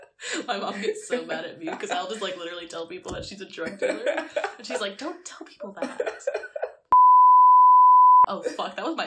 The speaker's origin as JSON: {"language": "English", "region": "Tennessee", "country": "United States", "lives_now": "New York, United States", "said": "they freak out that I'm from Tennessee. Like, I think it's very funny when, like, Northerners hear that I'm from the South."}